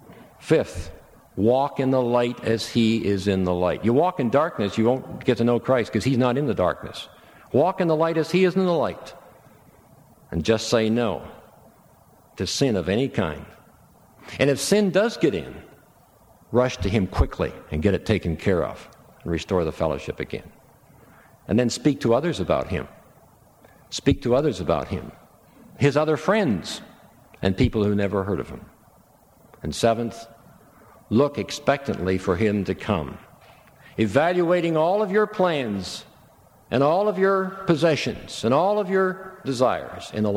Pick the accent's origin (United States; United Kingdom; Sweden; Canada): Canada; I'm a Canadian.